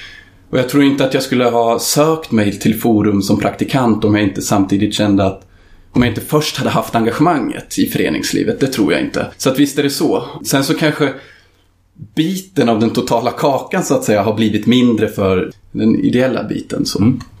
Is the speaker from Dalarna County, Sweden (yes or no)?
no; Vingåker, Södermanland, Sweden; Jag växte upp i Vingåker som är en liten tätort på den sörmländska vischan.